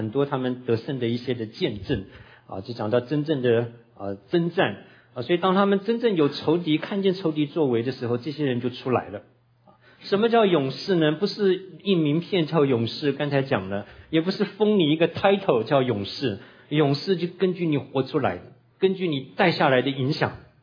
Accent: Tainan, Taiwan; 我在大学有一次回我的老家台南的时候

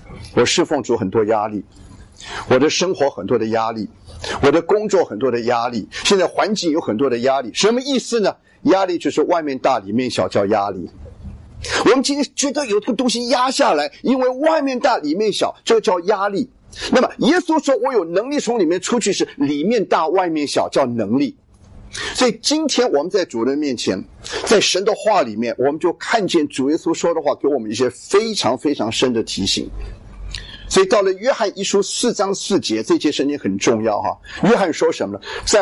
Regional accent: China; 因为我们是中国人

